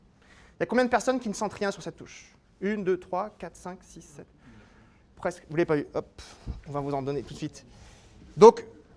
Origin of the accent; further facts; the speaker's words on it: Occitanie, France; born there; Je suis né près de Toulouse, je sens très bien les fleurs de violette